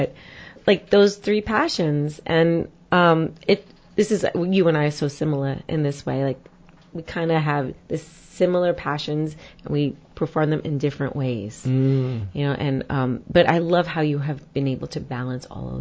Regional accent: New York, United States; because, okay, we're from New York, from Long Island, and from Queens.

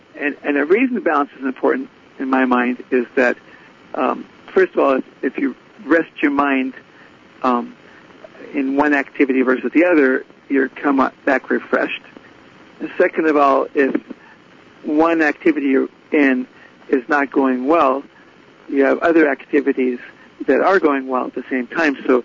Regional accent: Israel; I'm from Israel and I like Hebrew

